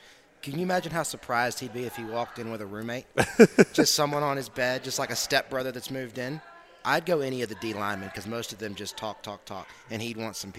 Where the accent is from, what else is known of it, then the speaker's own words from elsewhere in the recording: Kentucky, United States; born there; I was born in Kentucky.